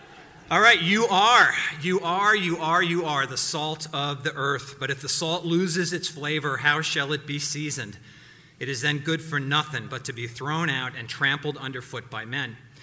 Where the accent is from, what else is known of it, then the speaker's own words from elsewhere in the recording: New York City, New York, United States; I am a New Yorker. That's just my DNA. That is like four or five, six generations of families living in New York City.